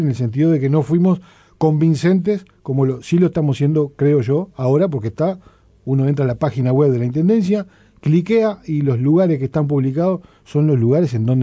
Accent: Uruguay; Acá somos una mezcla de mega ciudad con un pueblo. Entonces... Bueno, somos particulares los uruguayos.

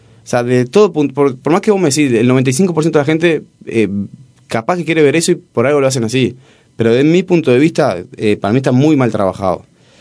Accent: Salto, Uruguay; Yo soy, lo vuelvo a repetir, soy de Salto. Y en Salto, bueno, en Uruguay en particular, pero en Salto

